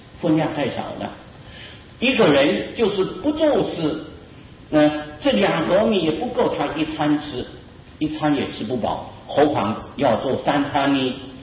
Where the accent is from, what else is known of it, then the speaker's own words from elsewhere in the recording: Taiwan; 我们台湾人都是福报很大，四十几年来没有这种情形啊